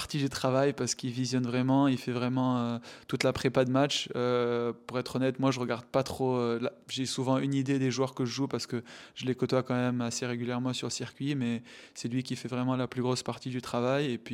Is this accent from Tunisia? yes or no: yes; Tunisia; Je crois que je suis le deuxième tunisien de l'histoire à jouer des grands chelems après Malek.